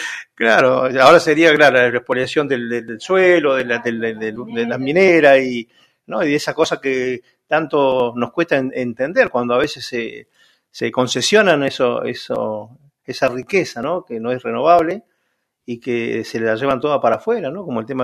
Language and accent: Spanish; Río Gallegos, Santa Cruz, Argentina; yo, que soy nacido aquí en Río Gallegos, nos fuimos creciendo